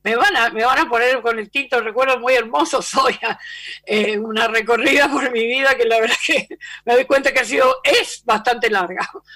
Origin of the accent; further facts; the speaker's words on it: Argentina; De cuántas maneras somos argentinos y al mismo tiempo latinoamericanos, ¿no?